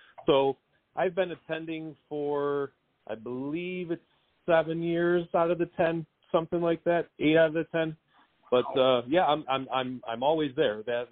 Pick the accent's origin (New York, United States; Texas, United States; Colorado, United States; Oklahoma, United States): New York, United States; where are you from? Western New York.